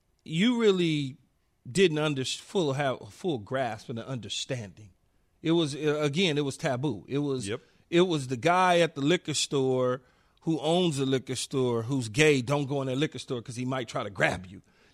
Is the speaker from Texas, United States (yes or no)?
no; Los Angeles, California, United States; And so, you know, as growing up in South Central LA, being around or seeing gay people was different.